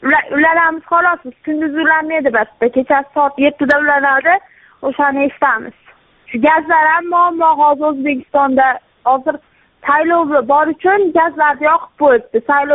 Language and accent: Uzbek; Margilan, Fergana Region, Uzbekistan; moved away as an adult; now in Moscow, Russia; Marg'ilondanmiz.